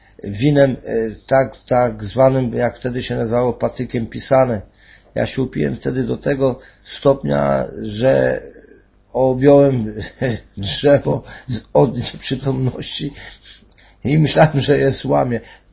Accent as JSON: {"language": "Polish", "town": "Kwidzyn", "region": "Pomeranian Voivodeship", "country": "Poland", "said": "mam 55 lat, pochodzę z Kwidzyna."}